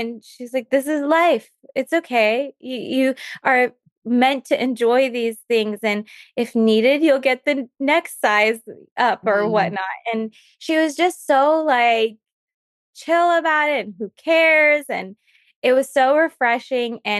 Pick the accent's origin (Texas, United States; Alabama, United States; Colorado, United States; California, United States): California, United States; And even I'm from California, which is obviously a lot more relaxed than even New York, for example.